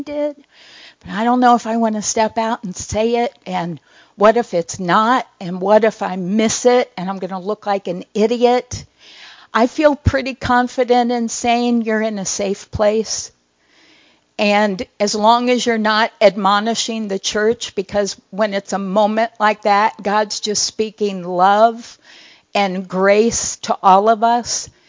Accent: Kentucky, United States; because we're from Kentucky

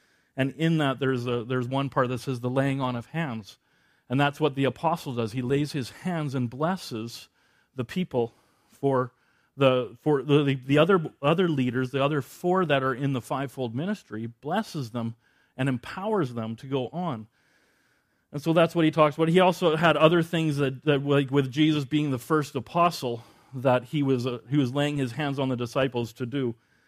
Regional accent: Manning, Alberta, Canada; We're from Manning, Canada. Where's that? It's way north.

